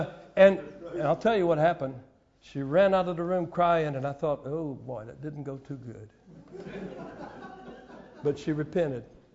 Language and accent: English; Lakeland, Florida, United States; But then she went to the best church in my hometown, Lakeland, Florida.